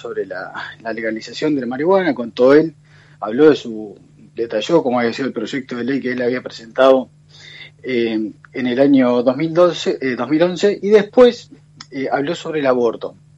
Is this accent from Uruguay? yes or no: yes; Uruguay; No sé si es porque el particular interés como uruguayo me genera ver la entrevista o si no.